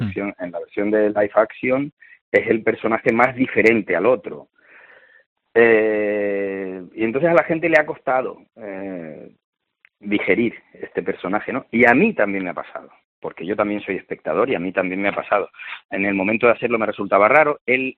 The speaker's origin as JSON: {"language": "Spanish", "region": "Canary Islands", "country": "Spain", "accent": "Canarian", "said": "yo tengo acento canario en mi vida diaria, en mi vida privada, tengo acento canario que no se refleja en mis trabajos"}